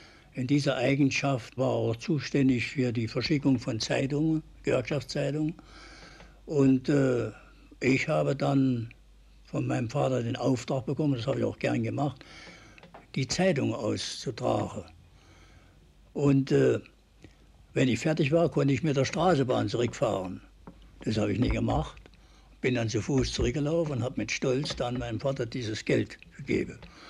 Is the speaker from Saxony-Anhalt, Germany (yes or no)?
no; Saarbrücken, Saarland, Germany; Ich stamme aus Saarbrücken. Ich bin 1909 geboren. Arbeitereltern. Die Eltern waren beide politisch in der SPD organisiert.